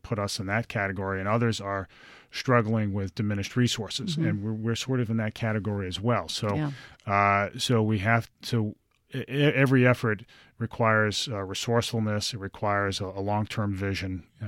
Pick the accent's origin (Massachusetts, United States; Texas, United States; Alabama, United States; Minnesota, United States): Massachusetts, United States; New Bedford; also born or lived in North Dartmouth; I grew up in New Bedford and North Dartmouth.